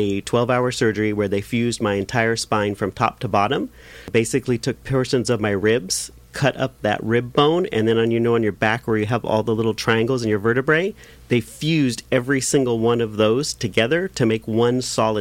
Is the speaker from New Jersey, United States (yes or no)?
no; San Bernardino, California, United States; now in Orange County, United States; So I'm not originally from Orange County. I'm originally from the Inland Empire. Was born and raised in San Bernardino. That's my hometown.